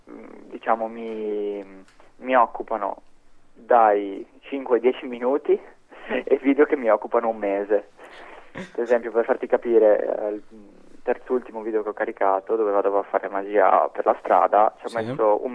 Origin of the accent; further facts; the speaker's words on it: Friuli-Venezia Giulia, Italy; tipo nel mio paese non esistono maghi, cioè nel Friuli ce ne sono pochi, siamo in quattro forse, tre, quattro.